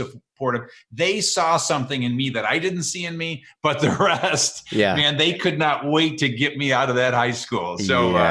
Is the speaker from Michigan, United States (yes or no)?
yes; Michigan, United States; also born or lived in Virginia; In Michigan.